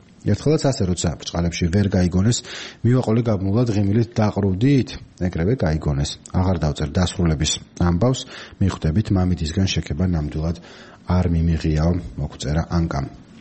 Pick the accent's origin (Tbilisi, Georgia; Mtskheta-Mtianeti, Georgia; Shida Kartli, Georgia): Mtskheta-Mtianeti, Georgia; Mtskheta; ახლა მე მცხეთელი ვარ და იქ ვესალმებით ერთმანეთს.